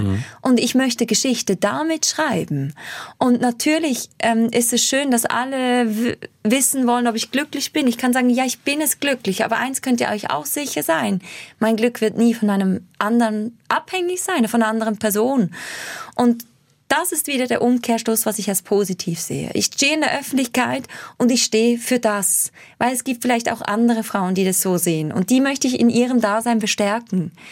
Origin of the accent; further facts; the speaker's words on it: Switzerland; accent: Swiss German; first language Swiss German; ich immer einen schweizerdeutschen Song auf dem Album habe, weil es ist meine Heimatsprache, es ist meine Muttersprache